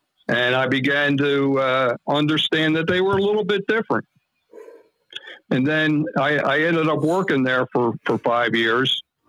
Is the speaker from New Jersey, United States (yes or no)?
yes; New Jersey, United States; I grew up in South Jersey, like Brad said, right there near Cherry Hill.